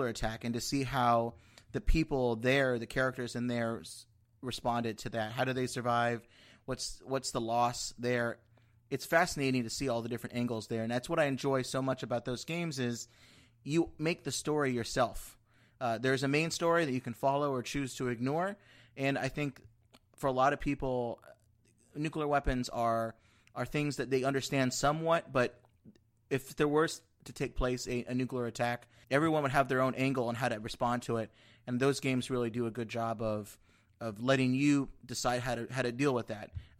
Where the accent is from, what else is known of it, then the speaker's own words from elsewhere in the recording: California, United States; now in Washington, United States; I grew up in California, right where the first two games were there.